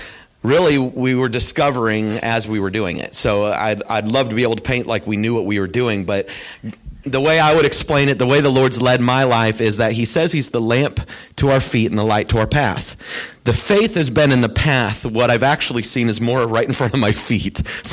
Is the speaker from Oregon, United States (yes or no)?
yes; Oregon, United States; I'm born and raised in Oregon, mind you.